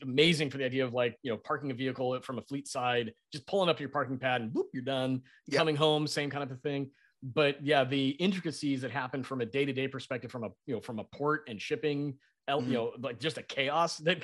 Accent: Lancaster, California, United States; my hometown, I grew up in Lancaster, California

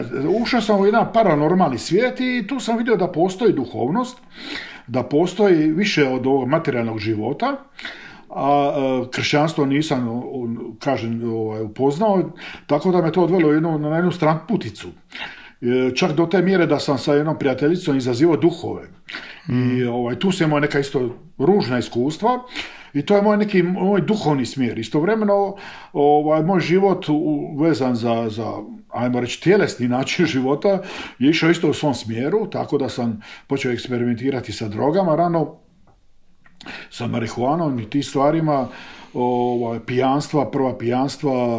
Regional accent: Split, Split-Dalmatia County, Croatia; now in Korčula, Croatia; ja sam inače iz Splita, tamo sam rođen i živio skoro 50 godina, a sad sam tu pastor Evanđelske crkve na Korčuli.

